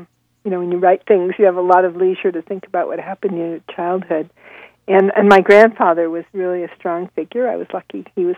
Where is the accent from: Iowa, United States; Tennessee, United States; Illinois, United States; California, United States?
Illinois, United States; Chicago; I was raised in Chicago mostly by my Orthodox Jewish grandparents and my mom in a little house